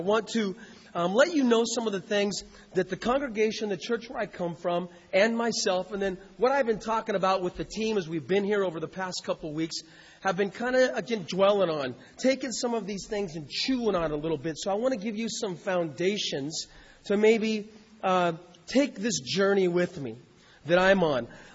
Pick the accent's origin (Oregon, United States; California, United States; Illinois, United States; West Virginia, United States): Oregon, United States; Medford; I am from Medford, Oregon.